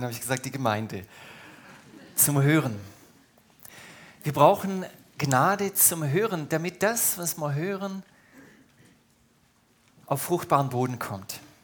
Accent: Baden-Württemberg, Germany; born there; also born or lived in Brazil / Hamburg, Germany; Ich bin gebürtiger Schwabe, schwätze kein gescheites Schwäbisch, habe knapp 15 Jahre in Brasilien gelebt.

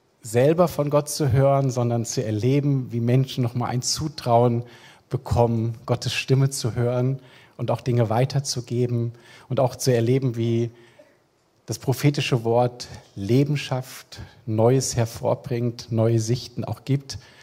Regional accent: Frankfurt, Hesse, Germany; Sprich, wir kommen aus Frankfurt, lieben auch die Großstadt.

